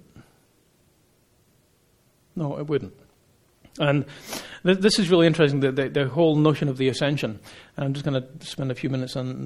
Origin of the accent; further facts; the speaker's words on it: Burlington, Ontario, Canada; You know, I'm from Burlington. Apparently there's some famous people from Burlington.